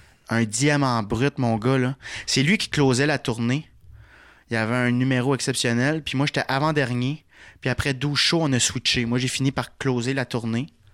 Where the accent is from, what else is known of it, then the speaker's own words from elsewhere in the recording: Ottawa, Ontario, Canada; moved away as an adult; Moi, je suis sorti d'Ottawa à 19 ans, puis je pensais que j'étais le king, tu sais.